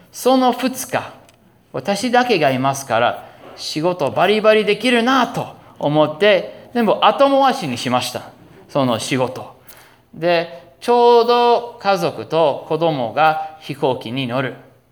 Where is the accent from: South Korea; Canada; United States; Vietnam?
United States; Minnesota; クリスマスに私の実家に帰ろうという話があったんですね。幸いお寺はクリスマスはあまり行事がないですね。だからちょっとゆっくりできる時期ですから、じゃあミネソタに帰ろうということで